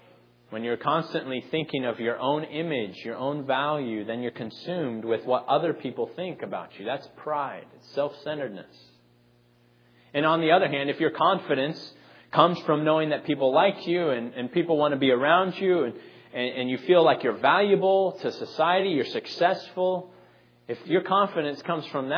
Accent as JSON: {"language": "English", "region": "Arizona", "country": "United States", "tie": "born or raised there", "said": "I remember growing up in Arizona, there was a great rivalry between Arizona and Arizona State."}